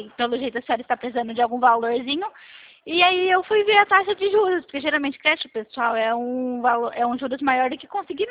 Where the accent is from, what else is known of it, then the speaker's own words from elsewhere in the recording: Americana, São Paulo, Brazil; eu sou do interior de São Paulo, de Americana